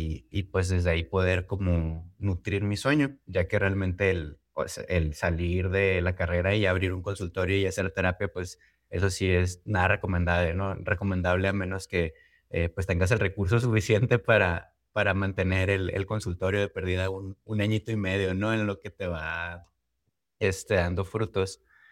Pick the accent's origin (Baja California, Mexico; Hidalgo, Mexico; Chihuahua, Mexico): Baja California, Mexico; Mexicali; yo tengo 33 años, soy de Mexicali, Baja California.